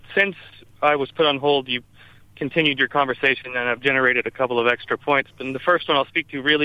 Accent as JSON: {"language": "English", "region": "the South", "country": "United States", "said": "All right, well, I am from the South. I'm from a rather large state in the South, from the center of the state, not far from the town you guys are talking about."}